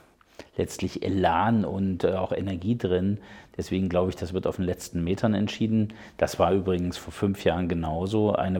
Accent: Thuringia, Germany; Und als Thüringer haben wir schon gelernt, da auch den Mund aufzumachen.

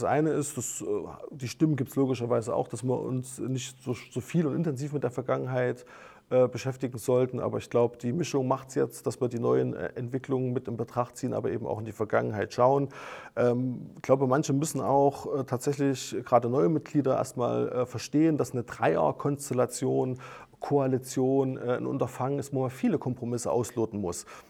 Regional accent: Thuringia, Germany; ich komme ja aus dem Altenburger Land

